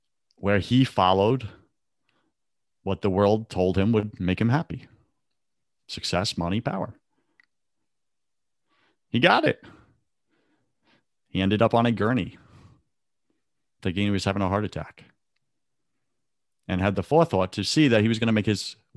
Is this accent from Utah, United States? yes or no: no; New York, United States; First off, you're a New Yorker. I'm a New Yorker, right? We got thick skin, right? It's how we were trained.